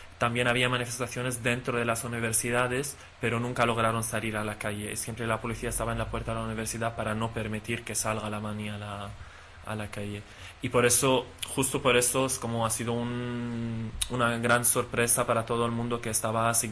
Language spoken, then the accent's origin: Spanish; Lebanon; also born or lived in Egypt; now in Barcelona, Spain; soy del Líbano, vivo en Barcelona. Viví en Egipto un año y medio y he hecho muchos viajes después.